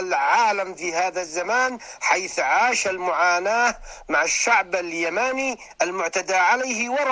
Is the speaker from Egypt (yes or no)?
no; Yemen; بلادنا اليمن